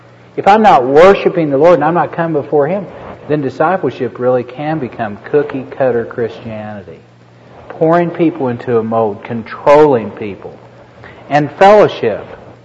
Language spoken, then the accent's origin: English; Norman, Oklahoma, United States; I came from the Bible Belt. I thought everybody knew about God, you know. In our town, Norman, Oklahoma, Catholics and Lutherans were rare.